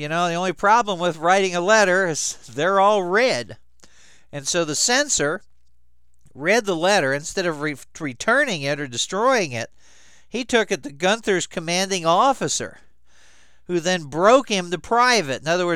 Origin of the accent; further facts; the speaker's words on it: Baltimore, Maryland, United States; not very far from where I grew up in Baltimore.